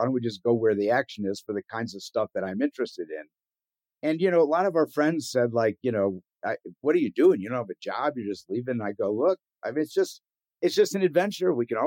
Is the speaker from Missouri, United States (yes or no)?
yes; Missouri, United States; I always like to say the Midwest is a good place to be from. I mean, it was a wonderful place to grow up, community and all that sort of stuff.